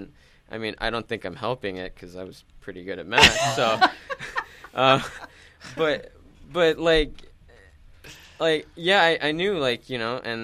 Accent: Visalia, California, United States; growing up in Visalia, the Central Valley, I was always the kid that, you know, people would cheat on the math tests on

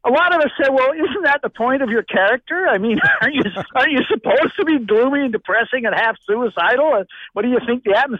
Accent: British Columbia, Canada; You sort of sit there as a British Columbian and try to spot the scenes.

